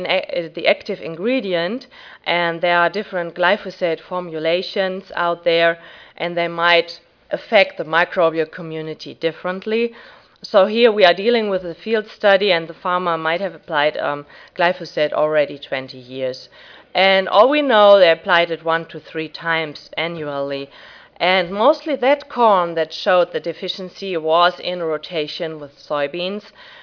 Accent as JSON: {"language": "English", "country": "Germany", "moved": "yes", "said": "I'm originally from Germany, and when I came to Ohio State"}